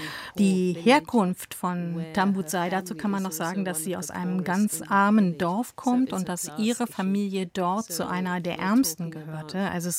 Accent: Zimbabwe; Ich komme aus Zimbabwe, ich sehe mich als Bürgerin des Landes

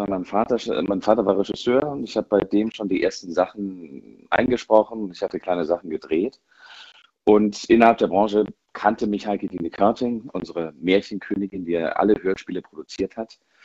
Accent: Munich, Bavaria, Germany; Ich komme ja aus München und die Aufnahmen waren in Hamburg.

